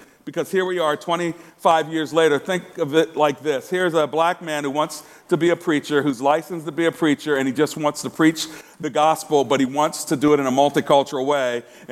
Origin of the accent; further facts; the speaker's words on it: Maryland, United States; and me coming from Prince George's County, Maryland, we didn't like the same heroes.